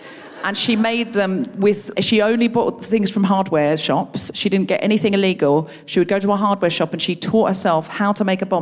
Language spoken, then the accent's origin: English; Australia; born there; because I was born in Australia.